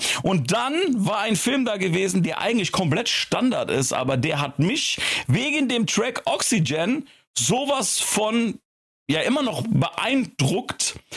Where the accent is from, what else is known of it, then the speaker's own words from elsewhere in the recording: Frankfurt, Hesse, Germany; also unsere Straße, wo ich aufgewachsen bin, die hieß Ben-Gurion-Ring. Die kennt man in Frankfurt, Bonamés.